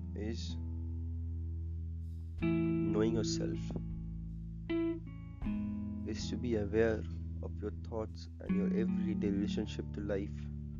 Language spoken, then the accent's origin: English; India; I live in India. I am an Indian. My conditioning is that I'm a Hindu.